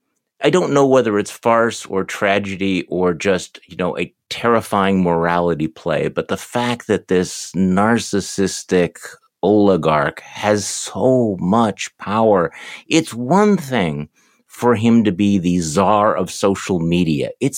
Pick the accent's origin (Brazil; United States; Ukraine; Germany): United States; Wisconsin; And meanwhile, back in my home state of Wisconsin, we continue to have this, I would say, rather complicated situation.